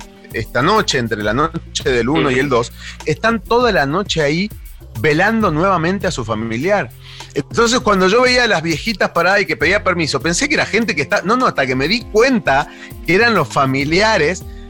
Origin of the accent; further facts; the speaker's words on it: Mendoza, Argentina; now in Mexico; ¿Dormir la siesta en Mendoza? Porque yo soy de Mendoza.